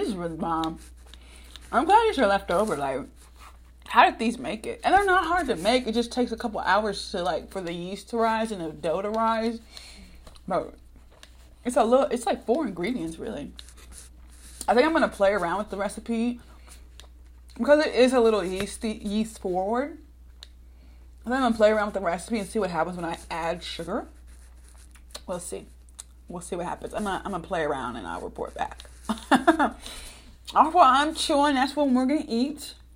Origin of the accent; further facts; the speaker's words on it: Missouri, United States; Because I'm from Missouri, and some people say it's just Kansas City and St. Louis and all the stuff in the middle we don't care about.